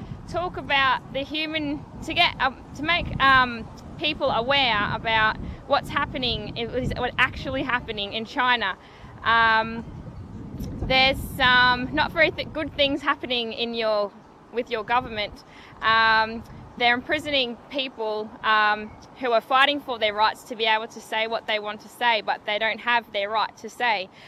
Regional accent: Australia; I'm from Australia

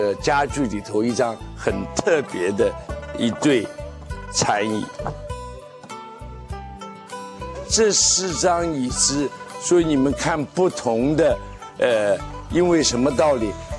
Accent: China; 这张是黄花梨的桌子，我们中国人的国粹之一了。

